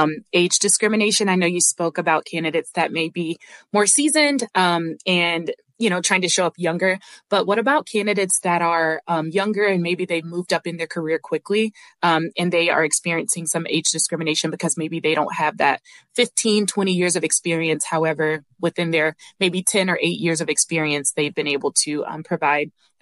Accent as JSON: {"language": "English", "town": "Charlotte", "region": "North Carolina", "country": "United States", "said": "I'm from Charlotte, North Carolina."}